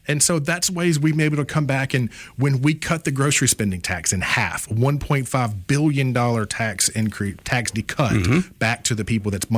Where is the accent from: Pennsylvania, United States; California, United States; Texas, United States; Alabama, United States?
Alabama, United States; Mobile; I'm born and raised down here in South Alabama, born and raised in Mobile.